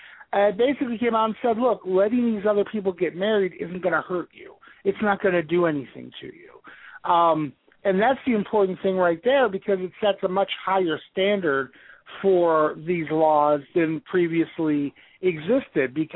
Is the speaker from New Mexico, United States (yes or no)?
no; Ohio, United States; even governors in notoriously stupid governors like Kasich in my home state of Ohio here are saying